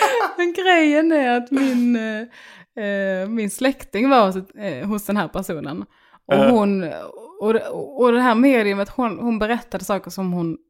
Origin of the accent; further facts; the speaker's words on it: Bjärnum, Skåne, Sweden; now in Stockholm, Sweden; För jag växte upp i Bjärnum.